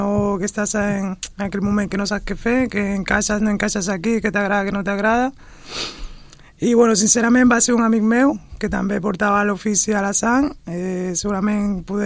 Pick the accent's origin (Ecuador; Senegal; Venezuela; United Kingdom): Ecuador; jo des de petit, jo soc d'Equador, des de ben petit ja sempre m'ha cridat